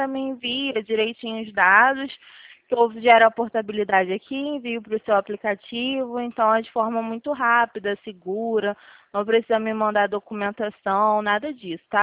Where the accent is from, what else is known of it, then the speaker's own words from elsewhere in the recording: Rio de Janeiro, Brazil; Então, eu sou do Rio de Janeiro.